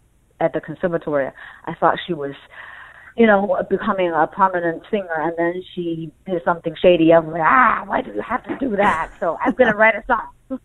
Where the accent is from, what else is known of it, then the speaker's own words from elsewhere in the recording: Beijing, China; I'm from Beijing, and I speak Mandarin.